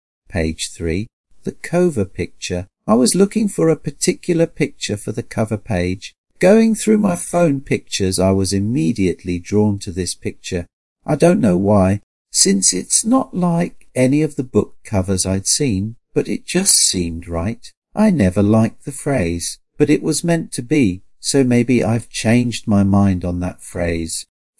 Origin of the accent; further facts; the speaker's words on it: England, United Kingdom; born there; I was born in England and was always much more interested in maths and physics than English.